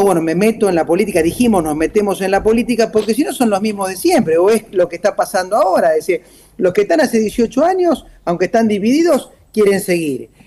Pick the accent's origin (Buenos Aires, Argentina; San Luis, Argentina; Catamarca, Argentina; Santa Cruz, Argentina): Buenos Aires, Argentina; born there; Yo nací acá en la Ciudad de Buenos Aires, vivo, tengo familia, estoy casado, tengo hijos